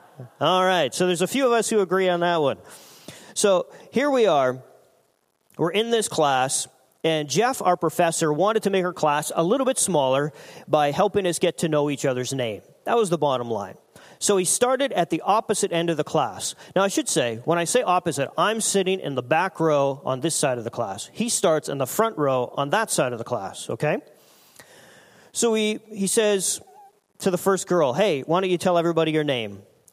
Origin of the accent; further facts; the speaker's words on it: Saskatchewan, Canada; I'm originally from Saskatchewan, and I attended the University of Saskatchewan